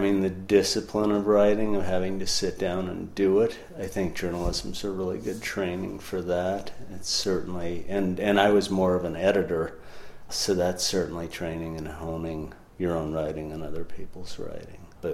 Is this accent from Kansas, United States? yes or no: yes; Topeka, Kansas, United States; moved away as an adult; also born or lived in Fargo, North Dakota; now in Twin Cities, United States; Well, I was born in Fargo, North Dakota. Grew up in Topeka, Kansas, and my wife and I moved to the Twin Cities in 2001.